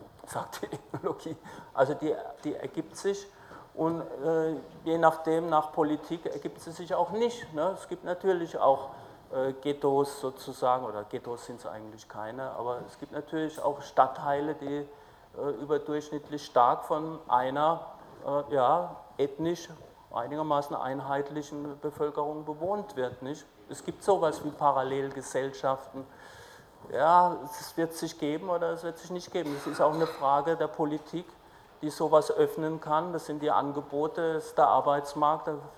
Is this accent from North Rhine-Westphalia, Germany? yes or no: no; Mannheim, Baden-Württemberg, Germany; Ich komme aus Mannheim, es liegt einigermaßen in der Mitte.